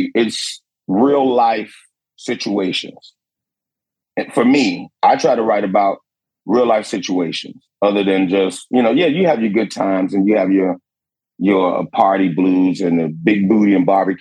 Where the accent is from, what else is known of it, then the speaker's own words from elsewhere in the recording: Chicago, Illinois, United States; I said, hey, I'm a bluesman from Chicago.